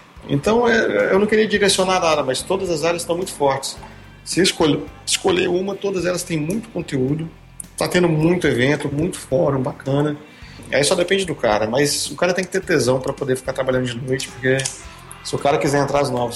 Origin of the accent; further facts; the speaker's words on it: Minas Gerais, Brazil; Eu sou mineiro, né? Eu gosto mais de ficar mineiro sofredor atleticano.